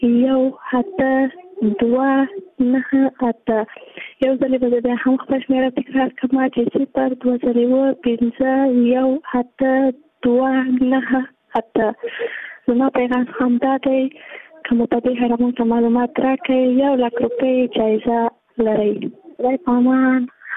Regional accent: Jowzjan, Afghanistan; زه د جوزجان د ولایت یم

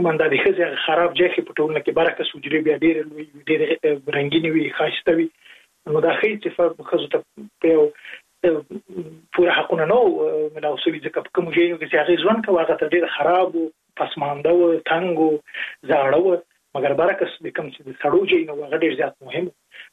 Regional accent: Jalalabad, Nangarhar, Afghanistan; زه په جلال آباد کې لوی سوی

